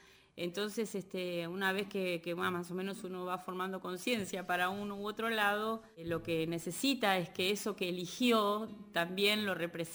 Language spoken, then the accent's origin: Spanish; Villa Bosch, Buenos Aires Province, Argentina; also born or lived in San Martín; Yo nací en San Martín, pero viví bastantes años en Villa Bosch.